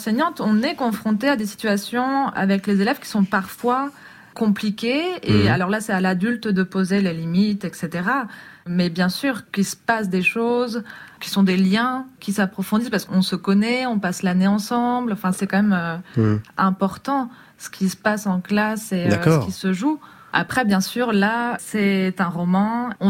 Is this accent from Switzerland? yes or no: no; France; Tout simplement parce que je suis française, même si je vais en Belgique.